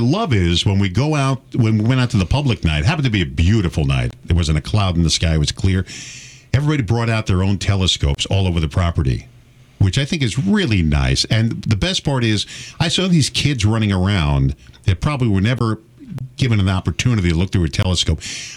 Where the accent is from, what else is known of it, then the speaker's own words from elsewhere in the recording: New York, United States; Now, growing up in New York, you couldn't see anything anyway.